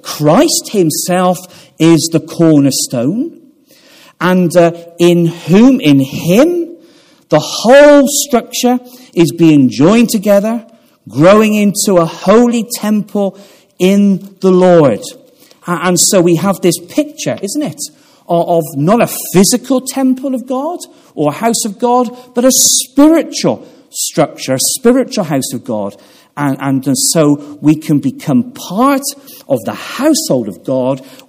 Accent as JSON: {"language": "English", "town": "Gloucester", "region": "South West England", "country": "United Kingdom", "tie": "born or raised there", "said": "when I was a child growing up in Gloucester, most people that I knew"}